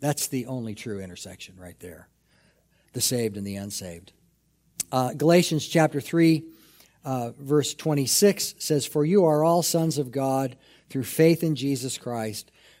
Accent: Alaska, United States; born there; first language English; English is my first language. I am born in the USA. Well, I was actually born in a territory of the United States called Alaska. But I'm going to say

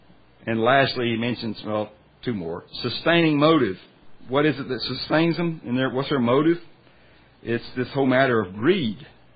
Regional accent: South Carolina, United States; it's in my hometown in South Carolina.

